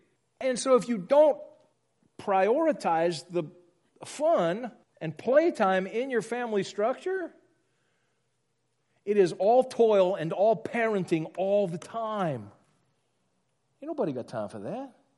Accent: Louisiana, United States; We grew up in Louisiana, and so when we grew up in Louisiana, you take the passage about getting together and eating and drinking and barbecuing and having a good time, you take that very seriously.

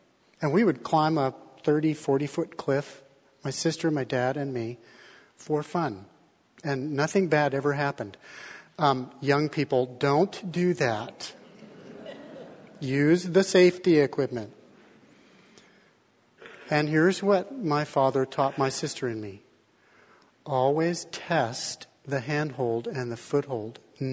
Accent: Colorado, United States; I did a lot of free climbing with my father and my sister when I was growing up in Colorado.

